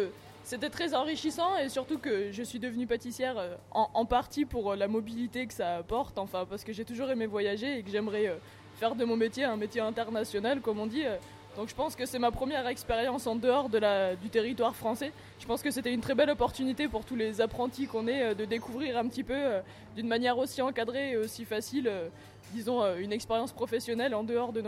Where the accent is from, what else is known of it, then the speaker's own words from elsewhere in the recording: Occitanie, France; Je viens de l'Ariège.